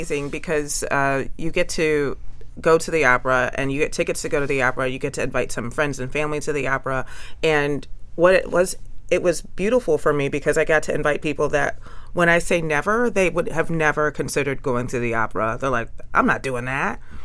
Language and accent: English; Toledo, Ohio, United States; I'm a lifelong Toledoan. I grew up in the Rogers School District. I graduated in the class of 2006, the last of the old school building.